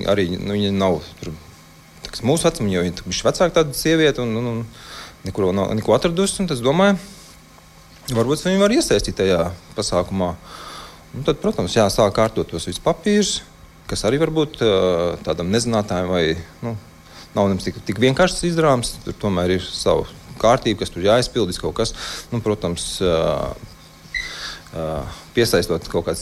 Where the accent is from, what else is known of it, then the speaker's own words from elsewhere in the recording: Bauska, Bauska Municipality, Latvia; Manā gadījumā tas bija tā, kad es esmu no Bauskas